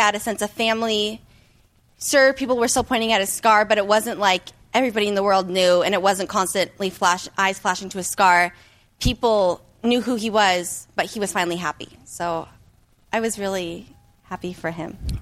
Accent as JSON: {"language": "English", "town": "Las Vegas", "region": "Nevada", "country": "United States", "said": "from Las Vegas."}